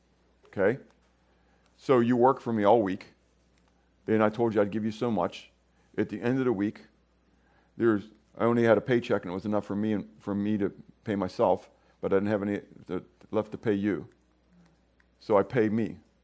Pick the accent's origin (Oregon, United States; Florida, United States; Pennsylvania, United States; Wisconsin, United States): Pennsylvania, United States; Pittsburgh; Now, you understand, I come from Pittsburgh and I worked in steel mills, okay?